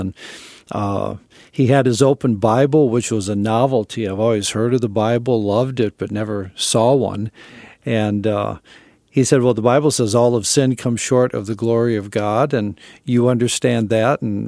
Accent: Oshkosh, Wisconsin, United States; I was raised in Oshkosh, Wisconsin, but had no clue of the gospel at all.

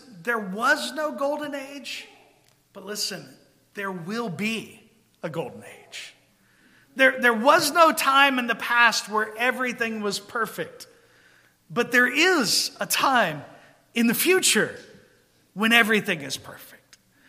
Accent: Georgia, United States; I grew up in Georgia, small town.

